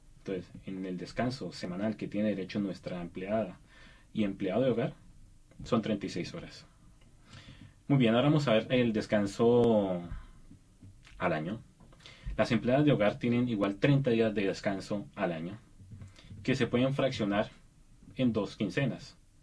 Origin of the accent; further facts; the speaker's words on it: Colombia; yo soy de Colombia y me voy a ir a vacaciones en el 2013